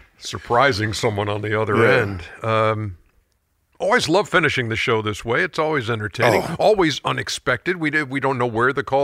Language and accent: English; Milwaukee, Wisconsin, United States; Shout out North 68th Street.